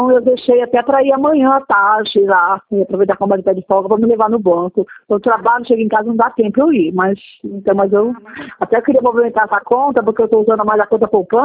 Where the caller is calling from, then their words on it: Campo Grande, Mato Grosso do Sul, Brazil; Em Campo Grande.